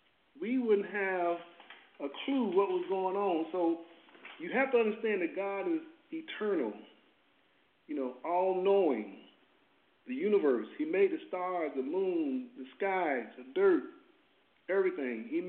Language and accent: English; Louisville, Kentucky, United States; moved away; also born or lived in Virginia, United States; Well, yes, I was born in Virginia, raised in Louisville, Kentucky, been in South Florida for the last 40 years